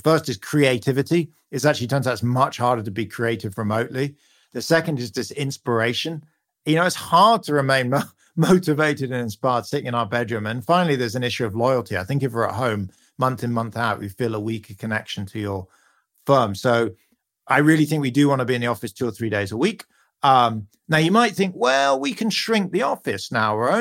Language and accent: English; United Kingdom; You can hear from my accent, I'm a Brit